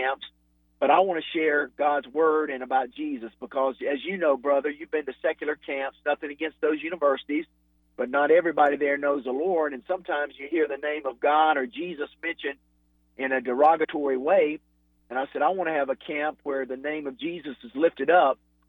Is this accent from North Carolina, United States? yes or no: yes; Asheville, North Carolina, United States; But Buzz and I grew up in Asheville going to camps together